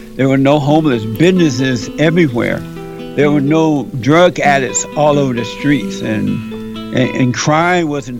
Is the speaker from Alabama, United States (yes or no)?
yes; Montgomery, Alabama, United States; I grew up in Alabama on a plantation right outside of Montgomery, Alabama. And my parents and their parents and their parents and their parents worked the plantation.